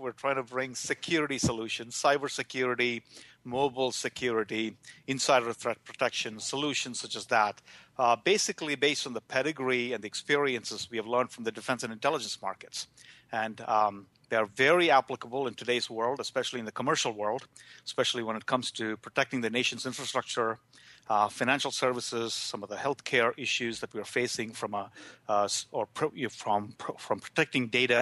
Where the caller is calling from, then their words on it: Herndon, Virginia, United States; I'm connecting from Herndon, Virginia, Brian